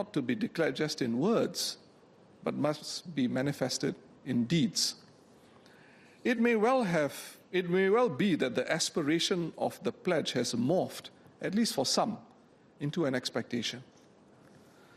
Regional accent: Singapore; For some like myself and those of my generation, being Singaporean and a part of the country and something larger edges in importance compared to one's cultural rootedness

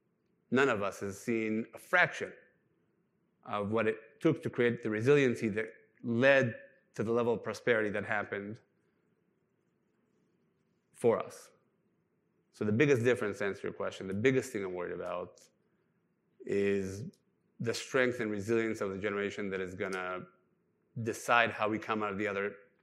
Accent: Israel; So I'm Israeli. Born and raised in Israel, third generation of Holocaust survivors.

